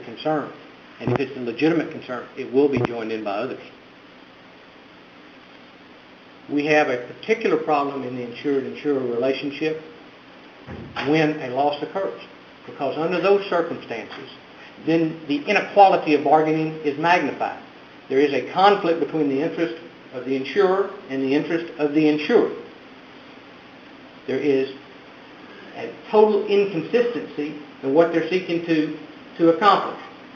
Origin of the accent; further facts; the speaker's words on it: Houston, Texas, United States; from Houston.